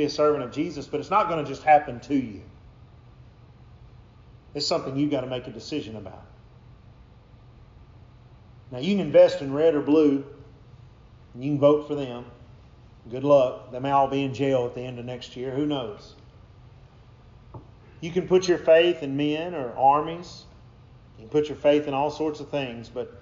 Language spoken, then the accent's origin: English; United States; I'm an American because that's where mom and dad chose to be when I was born.